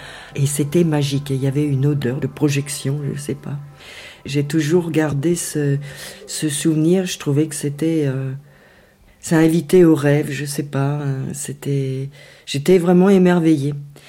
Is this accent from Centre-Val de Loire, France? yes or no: yes; Centre-Val de Loire, France; born there; le petit bourg où je suis née, qui est dans le Berry, à 30 km au sud de Bourges.